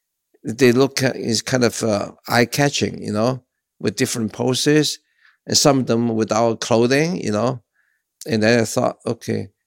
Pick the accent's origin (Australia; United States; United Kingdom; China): China; accent: Chinese; English is a second language; One is my Chinese accent. So once I talk, people automatically will notice something, you know, different or strange, you know.